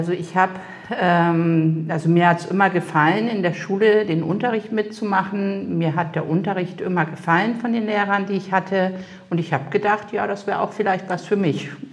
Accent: North Germany, Germany; now in Southern Germany; Ich komme aus Norddeutschland. Ich komme von der Nordseeküste. Genau. Und die Liebe hat mich halt in den Süden getrieben.

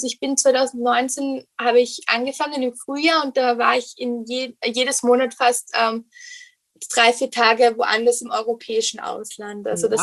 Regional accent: Vienna, Austria; gebürtige Wienerin. Also meine Großeltern kommen teils aus den Bundesländern von Österreich. Mhm. Aber ich bin wirklich in Wien aufgewachsen.

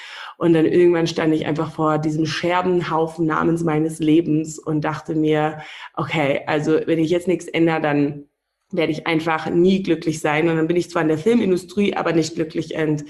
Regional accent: Windhoek, Khomas, Namibia; also born or lived in England / Scotland / Dubai / Australia; Und ich befinde mich jetzt gerade in diesem Moment in Namibia, in Windhoek. Und das ist tatsächlich meine Heimat. Also ich bin seit 2 Monaten wieder zurück in meiner Heimat. Ich war 16 Jahre all over the place, also England, Schottland, Dubai, Australien

